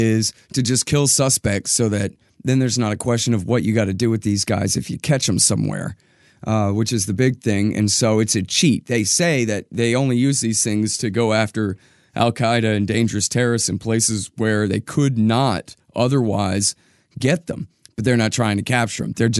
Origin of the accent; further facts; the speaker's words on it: Texas, United States; So, I'm from Texas, and the Alamo is kind of a big deal, especially for people whose family go back a ways and whatever.